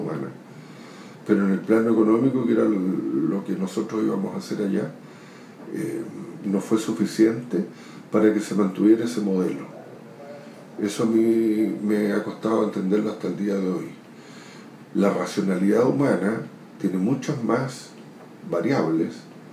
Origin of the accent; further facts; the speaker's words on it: Chile; nos farreamos como chilenos una oportunidad única e irrepetible